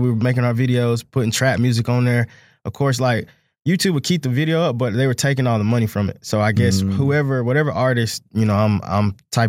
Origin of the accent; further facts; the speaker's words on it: Macon, Georgia, United States; growing up in Macon, I got, you know, versatile growing up in the country.